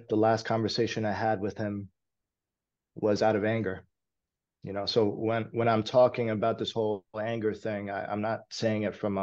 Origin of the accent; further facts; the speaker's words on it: New York City, New York, United States; I grew up in New York City, so it was a no-brainer.